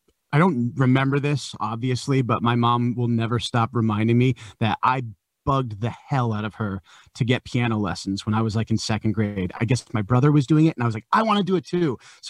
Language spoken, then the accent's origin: English; Connecticut, United States; moved away as an adult; now in Boston, United States; it would be better to kind of break out from where I grew up in Connecticut